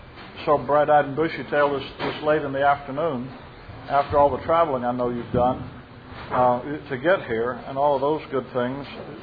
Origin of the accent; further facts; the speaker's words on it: Chicago, Illinois, United States; I'm from Chicago.